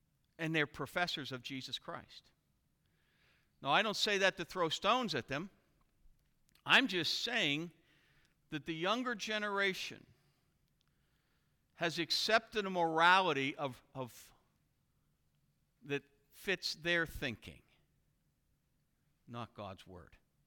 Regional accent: United States; And as an American, as I see no hope, I see no hope for national repentance.

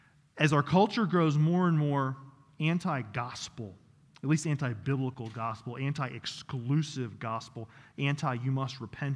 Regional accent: Washington, District of Columbia, United States; also born or lived in Clarksburg, West Virginia, United States; As I shared in Sunday school, I grew up in Washington, D.C. Spent about 12 years there. My dad is FBI, got transferred to Clarksburg, West Virginia. And so we went from the city to the country.

